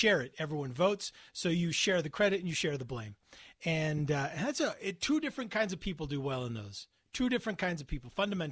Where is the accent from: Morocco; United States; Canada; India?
United States; And because I'm an American. and so I prefer the American cheese.